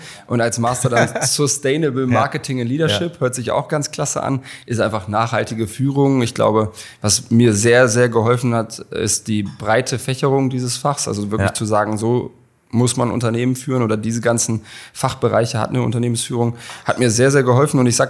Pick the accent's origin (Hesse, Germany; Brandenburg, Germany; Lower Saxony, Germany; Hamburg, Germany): Lower Saxony, Germany; Braunschweig; Ich bin in Braunschweig zur Schule gegangen, durchgehend sehr behütet aufgewachsen